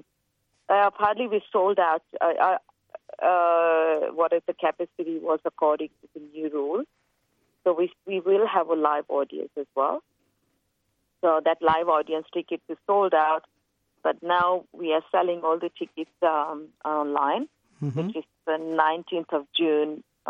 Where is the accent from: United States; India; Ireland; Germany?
India; Ujjain, Madhya Pradesh; And the fundraising will be going to my hometown in Ujjain, the artist community.